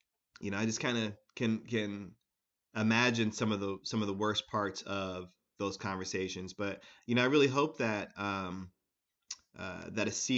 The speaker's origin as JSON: {"language": "English", "town": "Des Moines", "region": "Iowa", "country": "United States", "tie": "born or raised there", "said": "He's from my hometown in Des Moines."}